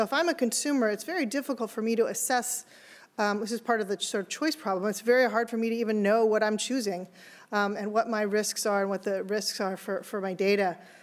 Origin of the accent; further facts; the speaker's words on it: California, United States; the study that I think actually was in my home state of California